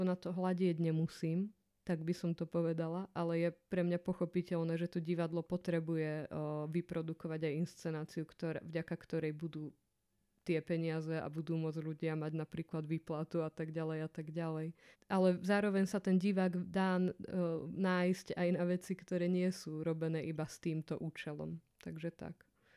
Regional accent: Martin, Žilina Region, Slovakia; now in Banská Bystrica, Slovakia; som z Martina

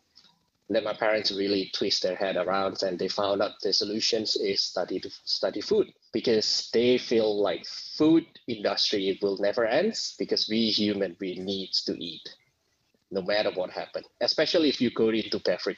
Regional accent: Indonesia; moved away as an adult; now in Australia; I'm originally came from Indonesia. Came here to Australia for studying

